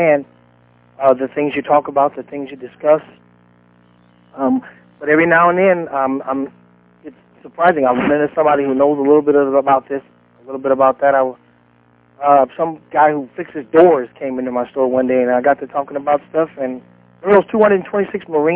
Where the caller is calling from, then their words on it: Compton, California, United States; Compton, Dr. Sands.